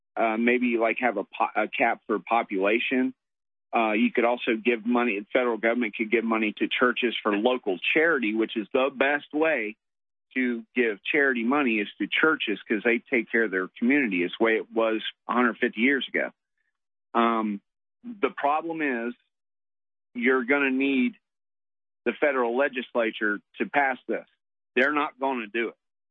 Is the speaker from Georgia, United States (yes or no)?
yes; Georgia, United States; I'm from Georgia, and I belong to one of the several states.